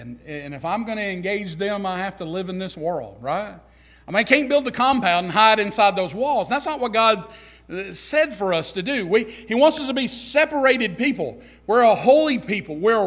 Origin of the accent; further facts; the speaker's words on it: Alabama, United States; also born or lived in Alaska / North Dakota; Alabama. I was born in Alabama. I'm an Alabamian. Even though I lived all over creation with my dad's military career and all that, I'm still an Alabamian.